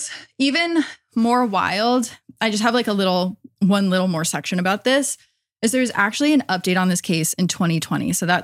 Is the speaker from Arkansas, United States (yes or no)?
no; Connecticut, United States; I'm from Connecticut and we had one of the first ever cases of this thing happening on the internet.